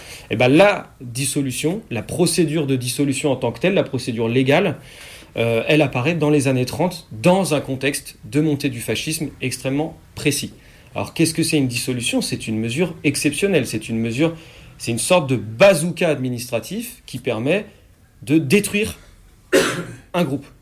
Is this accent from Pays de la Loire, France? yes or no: yes; Nantes, Pays de la Loire, France; parce que moi je suis de Nantes, ça m'a poussé à travailler aussi sur ces questions-là.